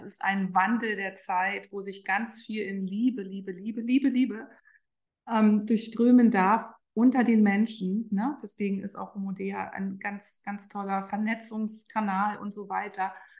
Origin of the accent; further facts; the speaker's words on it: East Germany, Germany; Ich bin ja auch im Osten groß geworden und Russisch war ja immer unsere erste Hauptsprache, ne?